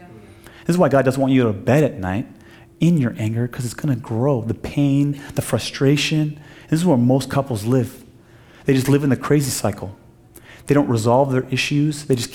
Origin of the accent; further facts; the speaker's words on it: Iran; I'm Persian. We're the two more stubborn people groups in the whole world